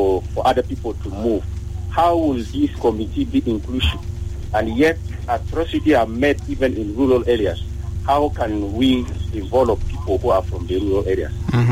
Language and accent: English; Yei, Central Equatoria, South Sudan